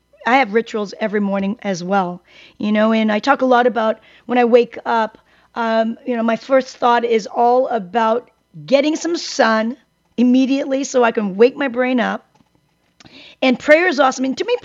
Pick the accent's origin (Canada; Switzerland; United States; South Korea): South Korea; born there; English is a second language; I lived in a third world country at the time. I was born in Korea. And back then, you know, the water was just horrific.